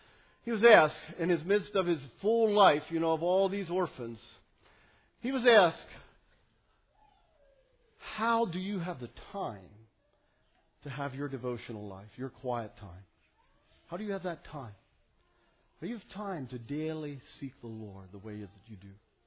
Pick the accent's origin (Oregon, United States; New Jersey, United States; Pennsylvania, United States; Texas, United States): Pennsylvania, United States; Ronks; I had on my name tied Ronks, and they didn't really know where Ronks was. But when I told them that I'm from Lancaster County